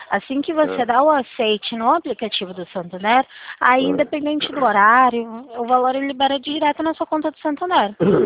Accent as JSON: {"language": "Portuguese", "town": "Limeira", "region": "São Paulo", "country": "Brazil"}